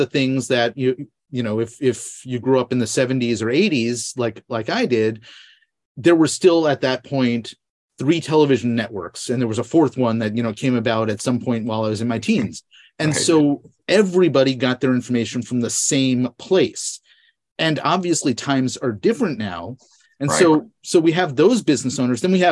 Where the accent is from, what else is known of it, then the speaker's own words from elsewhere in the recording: New York, United States; When I was growing up in New York, it was the, you know, Metro New York. Or New York Metro.